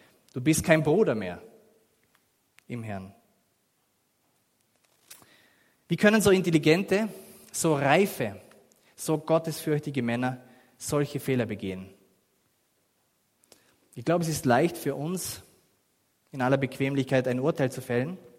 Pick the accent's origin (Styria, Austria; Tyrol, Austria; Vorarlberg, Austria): Vorarlberg, Austria; für uns als Vorarlberger ist dieser Schweizer Einfluss einfach noch einmal prägender gewesen. Und aus dieser Bewegung sind dann auch die Täufer entstanden und wir sind Nachfolger der Täufer